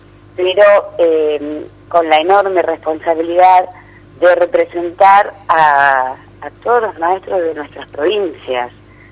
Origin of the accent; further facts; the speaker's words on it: Centeno, Santa Fe, Argentina; now in Rosario, Argentina; Te resumo, sí, soy de Centeno, es mi pueblo. De ahí